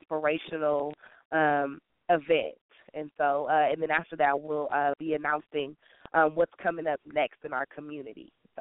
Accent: Vallejo, California, United States; also born or lived in Berkeley / Oakland / Richmond; I went through Vallejo Public Schools. I was born in Berkeley, but we moved from Oakland to Richmond, and finally I've been in Vallejo almost 20 years now. So pretty much grew up on the north side of Vallejo, went to the public schools there.

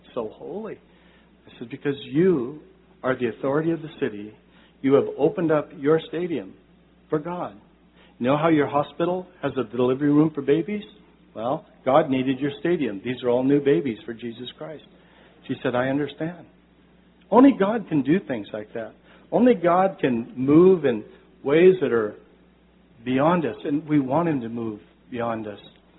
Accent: Portland, Oregon, United States; I grew up in Portland. I know it very well.

